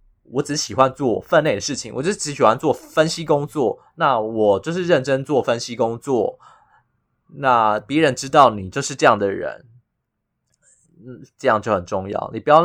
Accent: Yunlin County, Taiwan; 所以我上上周呢就请三天假，就三天假先回云林我老家了

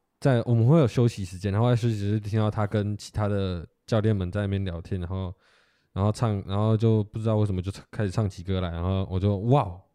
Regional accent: Taiwan

